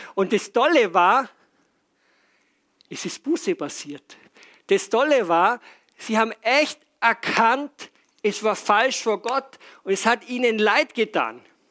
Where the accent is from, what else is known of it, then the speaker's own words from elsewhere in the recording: Austria; versuche bei uns in Österreich mit den Leuten umzugehen.